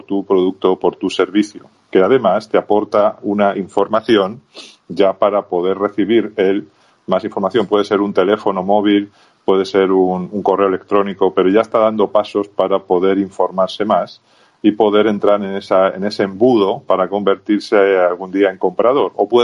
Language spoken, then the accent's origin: Spanish; Spain; now in Chile; los que somos españoles como yo, que llevo ya 8 años viviendo en Chile y viajando y trabajando por otros países